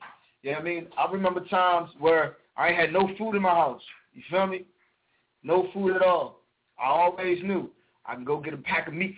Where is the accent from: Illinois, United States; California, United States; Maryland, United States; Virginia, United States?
Maryland, United States; Cambridge; I'm from Cambridge, Maryland. If you know anything about Cambridge, Maryland, you know that you know we're from a small town.